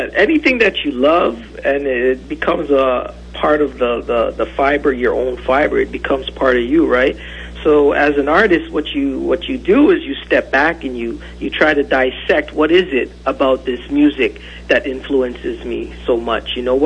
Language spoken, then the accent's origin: English; Scarborough, Ontario, Canada; a lot of it is just my background, things I've been around growing up in Scarborough.